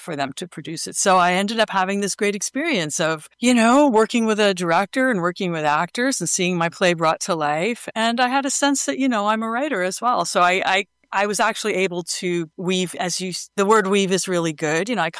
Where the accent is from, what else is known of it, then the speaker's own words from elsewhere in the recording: New York City, New York, United States; I grew up in New York City, right?